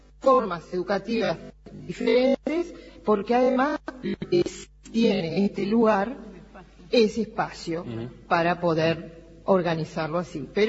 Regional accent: Montevideo, Uruguay; para mí, que soy montevideana, ¿no?

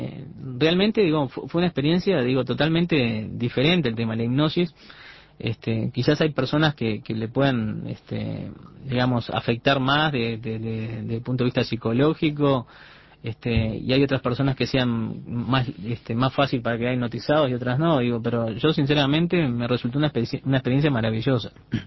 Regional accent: Mercedes, Soriano, Uruguay; also born or lived in Durazno / San José / Tacuarembó; now in Montevideo, Uruguay; tengo 41 años ahora. Mi padre trabajaba en el banco, era gerente, entonces soy de Mercedes, nos llevaron a Durazno, después San José, Tacuarembó. Y luego yo me vine a Montevideo a estudiar.

